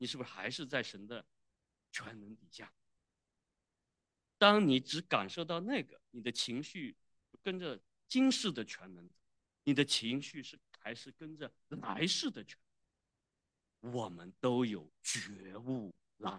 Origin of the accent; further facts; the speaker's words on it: China; 我们中国人都非常喜欢关心政治